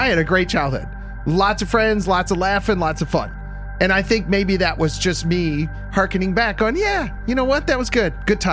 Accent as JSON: {"language": "English", "town": "Henrietta", "country": "United States", "tie": "born or raised there", "said": "I grew up in Henrietta"}